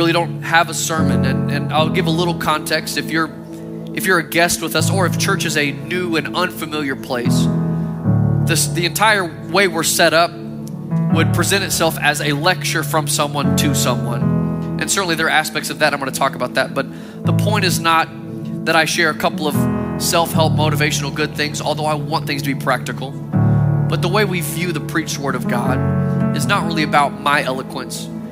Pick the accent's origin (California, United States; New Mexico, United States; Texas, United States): Texas, United States; Austin; when I was growing up in Austin, grew up in Texas, and north of Austin is a Georgetown